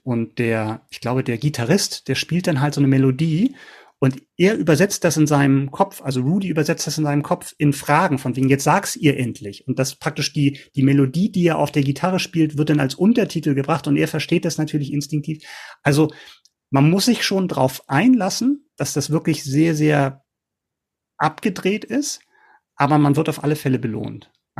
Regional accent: Berlin, Germany; now in Hamburg, Germany; Ex-Berliner. Im Exil, im Hamburger Exil.

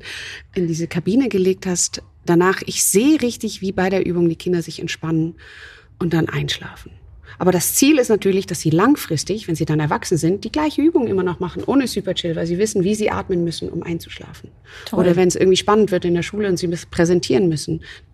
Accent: Amsterdam, North Holland, Netherlands; In meiner Heimat, ganz genau.

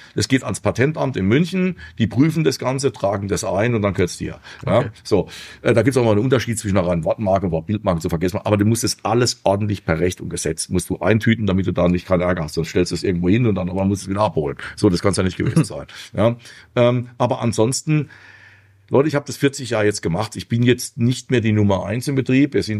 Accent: Vienna, Austria; Wie gesagt, ich bin Wiener.

